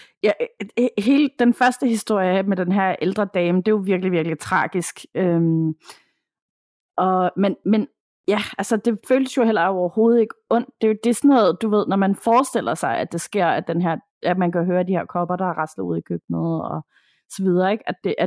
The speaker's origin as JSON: {"language": "Danish", "country": "Thailand", "lives_now": "Denmark", "said": "Jeg er nemlig opvokset med det på grund af min buddhistiske mor. Vi er nemlig fra Thailand"}